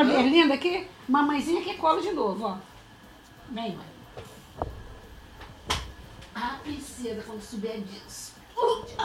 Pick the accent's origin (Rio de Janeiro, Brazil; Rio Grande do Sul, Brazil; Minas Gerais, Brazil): Rio de Janeiro, Brazil; Santanésia; Então, a minha infância, eu fui criada em Santanésia, meu pai era operário da fábrica de papel Piraí.